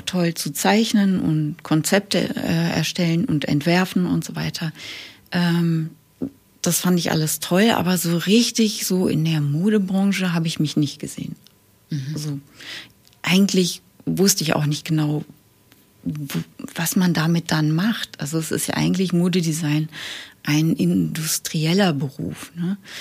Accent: Lower Saxony, Germany; also ich bin ja, wie gesagt, im Weserbergland in der Kleinstadt groß geworden.

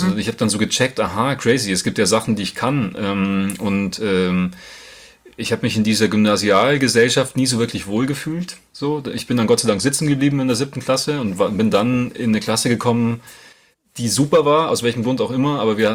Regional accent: Grassau, Bavaria, Germany; war jetzt in Grassau, es ist eh cool, wo ich herkomme, weil da gab es auch in den 60ern, 70ern schon, gab es eben eine Firma, die heißt Gorenje, die haben so Radios und Fernseher hergestellt und hatten immer schon sehr viele Gastarbeiter.

